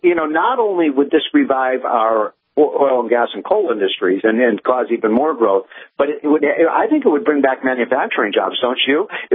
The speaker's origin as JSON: {"language": "English", "region": "Virginia", "country": "United States", "said": "it's states like West Virginia that are in my home state of Virginia are getting killed."}